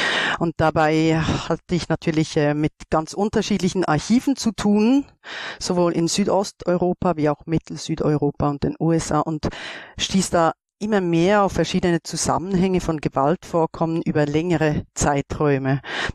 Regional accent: Switzerland; wie man hört, ich komme aus der Schweiz.

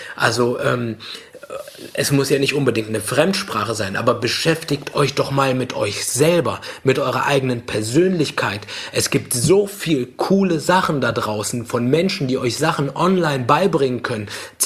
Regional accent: Tunisia; wir kommen ursprünglich aus Tunesien, hierher gekommen mit nichts in der Hand

